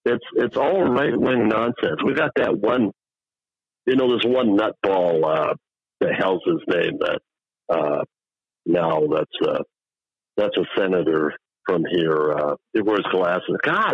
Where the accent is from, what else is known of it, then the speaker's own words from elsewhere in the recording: Minnesota, United States; I'm not originally from North Dakota here. I'm originally from, you know, from Minnesota, but I'm very much familiar with North Dakota here, you know, because I lived here